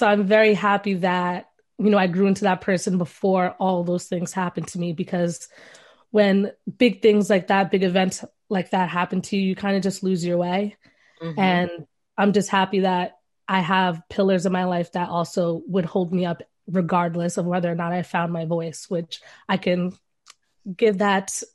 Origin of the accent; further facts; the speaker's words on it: Bronx, New York, United States; So I was born and raised in the Bronx, and I moved to Brooklyn about 4 years ago.